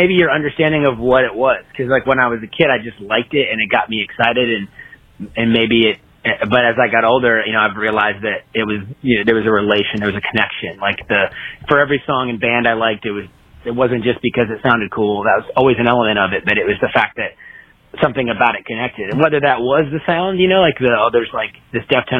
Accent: Virginia, United States; also born or lived in Washington, D.C. / Maryland / Charlotte, North Carolina; I'm originally from what they call the DMV, D.C., Maryland, and Virginia. I was born in D.C. and lived in Maryland as a little kid. Most of my life has been in Virginia, Northern Virginia.

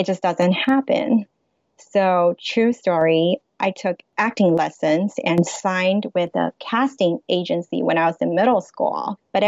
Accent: Los Angeles, California, United States; also born or lived in China; I am 100% of Chinese descent. I was born in China, but I grew up in Los Angeles, and I'm married to Taiwan because my husband is Taiwanese.

